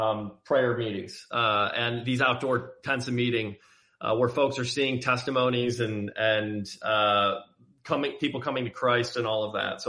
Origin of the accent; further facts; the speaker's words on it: Cleveland, Ohio, United States; Cleveland, Ohio. So there were riots in downtown Cleveland.